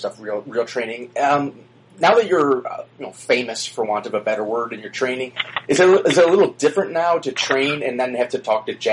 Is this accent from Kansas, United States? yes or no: no; Chicago, Illinois, United States; he's from my hometown of Chicago